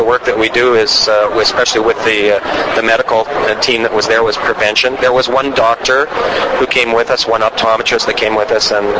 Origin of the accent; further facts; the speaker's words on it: Western Canada, Canada; I am from Canada, from Western Canada.